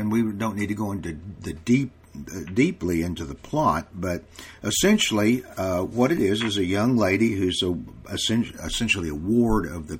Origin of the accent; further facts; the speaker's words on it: Oklahoma, United States; I'm from Oklahoma, so we are